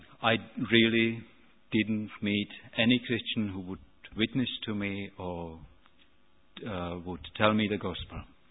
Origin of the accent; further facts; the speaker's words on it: Czechia; moved away; I'm a born Czech. I grew up in Czechoslovakia under communism. I didn't like the system. I fled the communist system 25 years ago and went to Germany.